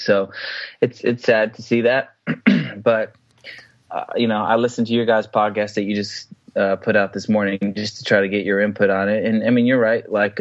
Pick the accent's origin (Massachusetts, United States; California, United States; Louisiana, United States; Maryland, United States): Maryland, United States; Baltimore; And I guess growing up in Baltimore, there's sort of like this Baltimore DC thing.